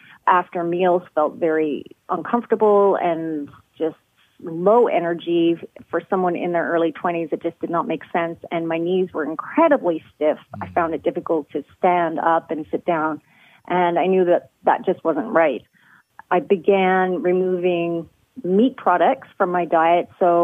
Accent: Newfoundland and Labrador, Canada; but I also grew up in a very small town in Canada. I grew up in Newfoundland, and there just was not much available there.

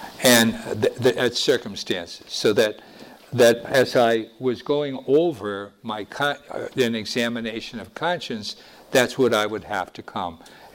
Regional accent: Wilkes-Barre, Pennsylvania, United States; As a little child, when I was growing up in Wilkes-Barre, Pennsylvania, I was taught how to go to confession.

